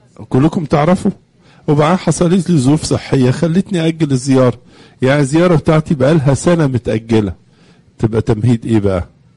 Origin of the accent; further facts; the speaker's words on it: Egypt; إن أنا أولا مواطن مصري، مش كده برضو؟ أنا أنتمي لبلدي